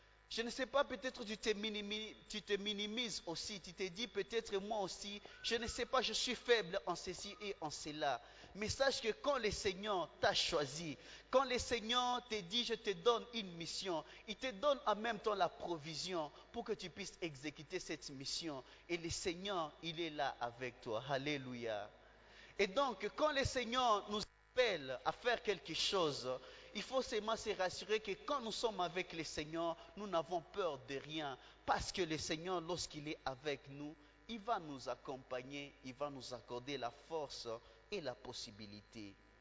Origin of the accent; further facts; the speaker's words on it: DR Congo; nous en tant que Congolais, particulièrement de l'Est de la RDC